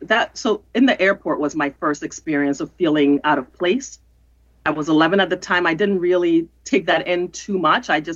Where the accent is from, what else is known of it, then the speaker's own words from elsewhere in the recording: Ghana; growing up in Ghana, we were just Ghanaians. We were not Black.